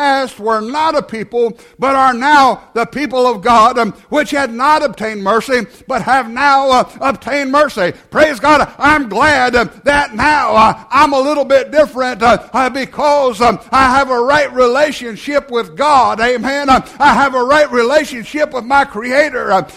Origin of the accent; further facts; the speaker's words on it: United States; born there; I'm grateful that I was born in America and was born an American.